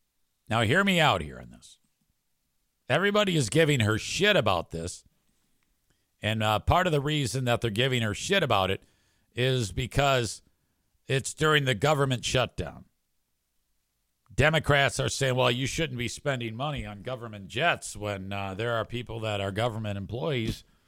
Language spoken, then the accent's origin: English; Australia; Yes, I am from Australia.